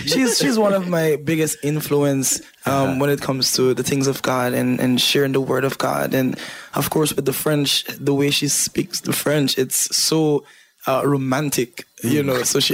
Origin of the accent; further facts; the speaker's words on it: Guyana; born there; moved away as an adult; I was born in Guyana.